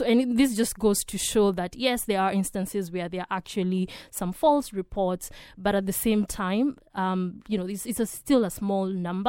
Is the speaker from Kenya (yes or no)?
yes; Kenya; I'm from Kenya, like back home